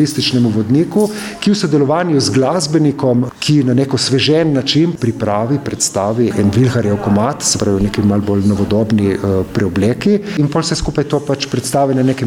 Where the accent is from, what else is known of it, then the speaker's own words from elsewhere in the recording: Goriška, Slovenia; Nisem Postojnčan, prihajam iz Vipavske doline in ko sem prišel v Postojno